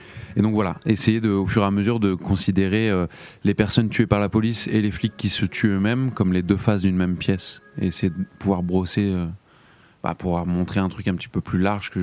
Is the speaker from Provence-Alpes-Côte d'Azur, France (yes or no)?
no; Île-de-France, France; qui se passe dans le 77 en Seine-et-Marne, là d'où je viens à la base